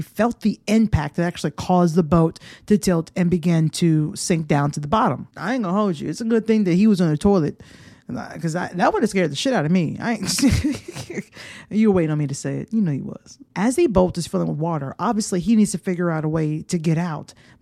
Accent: United States; I remember when I went to London as a kid and I was confused. I was like, why do all the signs say toilet? Like, I knew what toilet was, but here in America

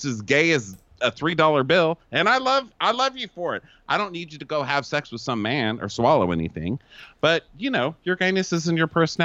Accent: the South, United States; But then I meet straight guys, especially in the South. I'm from the South, where gayness is part of your heart.

